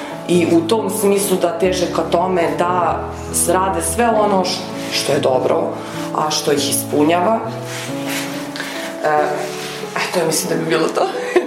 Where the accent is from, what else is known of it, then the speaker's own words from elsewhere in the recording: Vršac, Vojvodina, Serbia; now in Bela Crkva, Serbia; Ja sam rodom iz Vršca, da izuzmem onih 5 godina koje sam provela studirajući u Beogradu. Nakon udaje, točnije, ja sam počela da živim sa suprugom pre 9 godina, prešla sam da živim u Belu Crkvu.